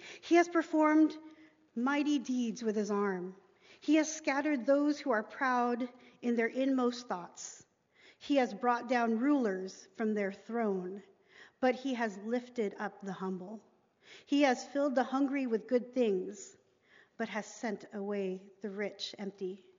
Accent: Seattle, Washington, United States; also born or lived in Los Angeles; So I am Filipino American. I was born in LA, raised here in Seattle, went to University of Washington.

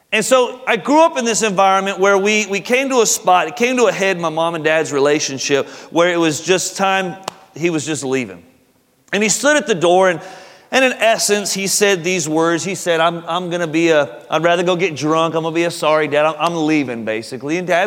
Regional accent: California, United States; So, but I'm originally from California, dude, and I was out there on the West Coast, man. And so I'm from Southern California.

